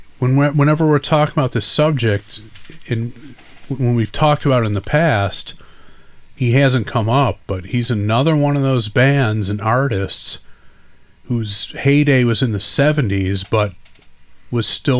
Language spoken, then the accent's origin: English; Detroit, Michigan, United States; And I'm from Detroit. I should know better than that.